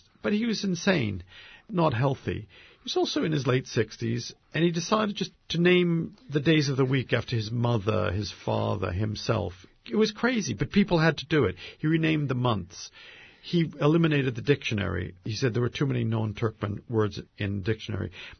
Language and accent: English; Medford, Massachusetts, United States; When I was a boy, growing up in Medford, Massachusetts, we used to take the train into Boston